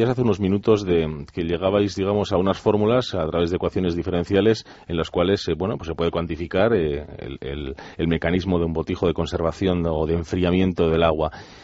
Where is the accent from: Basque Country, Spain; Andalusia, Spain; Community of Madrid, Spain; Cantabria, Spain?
Basque Country, Spain; Bilbao; Y yo que soy de Bilbao. En Bilbao el botijo yo no lo veo nunca.